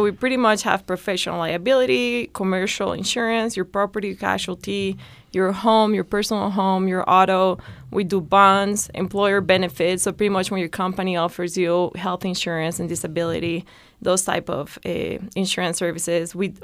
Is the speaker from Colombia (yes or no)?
yes; Colombia; Yeah, so I came from Colombia. I played golf at the University of Arizona.